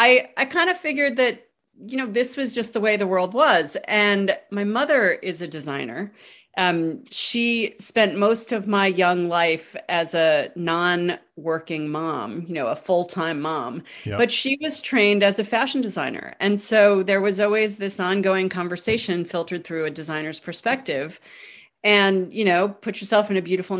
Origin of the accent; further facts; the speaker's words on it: New York City, New York, United States; I grew up in New York City, and unlike most people in New York City, I grew up in a 4,000 plus square foot Victorian house in landmark neighborhood with a rose garden and a big front porch.